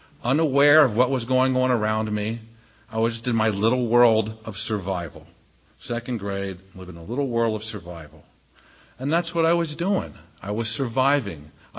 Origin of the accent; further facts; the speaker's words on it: Reading, Pennsylvania, United States; we lived in Reading, I grew up in Reading, and lived at 819 Greenwich Street. And it was a nice little neighborhood.